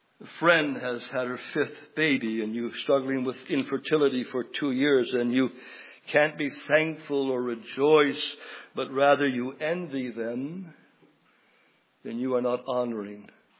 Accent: Canada; Growing up in Canada, we went to school in the public school system, and every morning we would sing

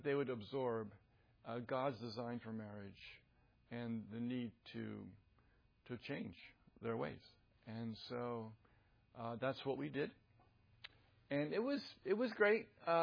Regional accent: New Jersey, United States; I was born and raised in New Jersey. Don't judge me.

